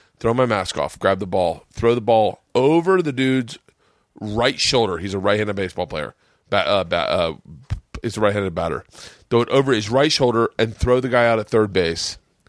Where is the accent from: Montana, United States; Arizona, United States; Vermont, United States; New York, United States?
New York, United States; Brooklyn; Me and my kids were growing up in Brooklyn.